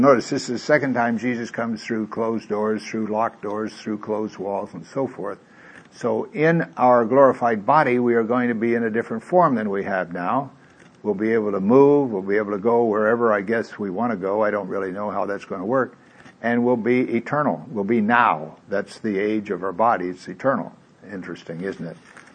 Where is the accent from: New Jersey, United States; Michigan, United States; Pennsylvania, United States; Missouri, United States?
Missouri, United States; that's why I like Thomas, because I'm from Missouri.